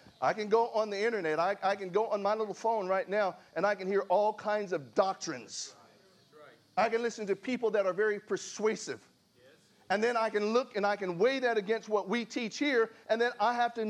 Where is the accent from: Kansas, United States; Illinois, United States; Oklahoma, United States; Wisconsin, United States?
Oklahoma, United States; moved away as an adult; also born or lived in Texas / Washington; now in California, United States; I moved to California about 2 years ago. I grew up in the Midwest. I was born and raised in Oklahoma. And then I moved to Texas, and I lived there for about 30 years.